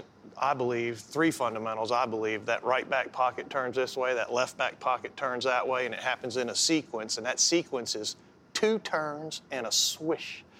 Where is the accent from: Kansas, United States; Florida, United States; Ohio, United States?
Florida, United States; Sarasota; But we had the best of both worlds when I grew up in Sarasota. It was way before I-75 was built, and I lived way out east with all the country folk